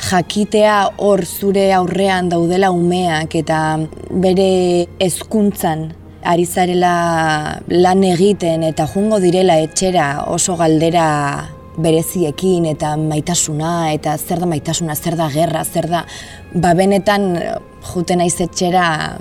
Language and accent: Basque; Zumarraga, Basque Country, Spain; eta aktorea naiz. Zumarragakoa naiz, Donostitik gertu dagoen herri txiki batetik, nator.